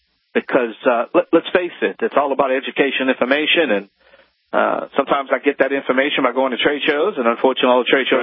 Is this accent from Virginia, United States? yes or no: no; Louisiana, United States; … you're listening to Home Talk USA.